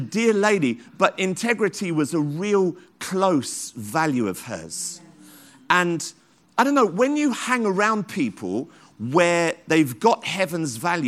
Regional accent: Tottenham, London, United Kingdom; Now, I can't do a great Jamaican accent, but I grew up in Tottenham, so that's close enough.

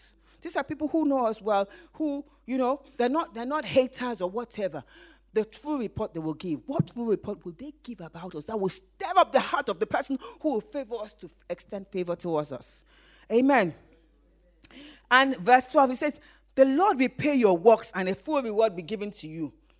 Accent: United Kingdom; Like, I'm British, right? And I come from Britain. I'm a British woman from Britain.

